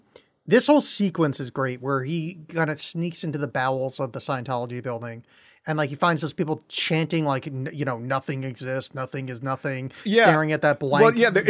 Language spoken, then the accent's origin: English; San Francisco, California, United States; I'm from San Francisco. And San Francisco is a massive hub of the Beat Generation.